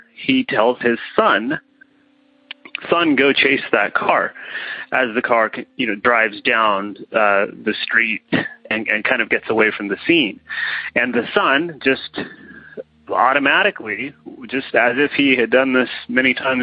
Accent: Modesto, California, United States; I'm from Modesto, California

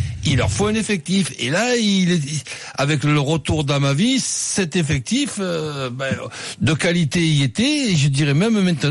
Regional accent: Marseille, Provence-Alpes-Côte d'Azur, France; born there; tu sais très bien que je suis pas né à Metz, je suis né à Marseille.

